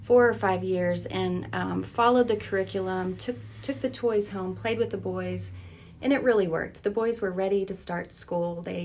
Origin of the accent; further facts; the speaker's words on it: Texas, United States; now in Sandpoint, United States; Yeah, I grew up in Texas.